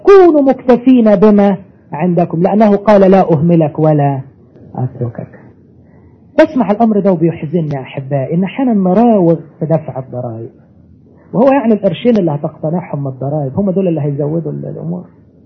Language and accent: Arabic; Egypt; خصوصا عندنا في مصر، ما عرفش الحكايه دي هنا ولا لا